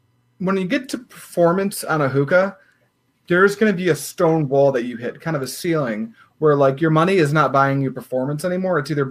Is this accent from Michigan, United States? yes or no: yes; Michigan, United States; I'm from Michigan. We like mumble over our words so much here.